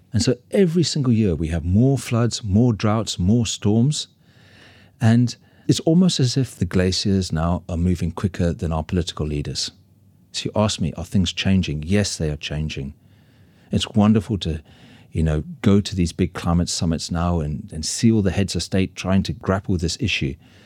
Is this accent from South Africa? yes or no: yes; Cape Town, Western Cape, South Africa; I saw as a young boy growing up in South Africa off Cape Town.